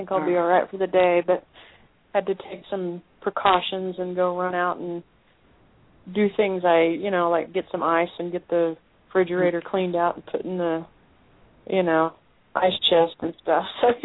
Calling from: Colorado, United States; I'm calling from Colorado today.

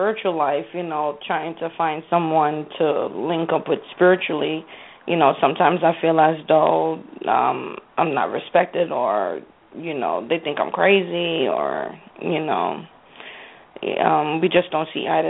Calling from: Connecticut, United States; I'm calling from Connecticut.

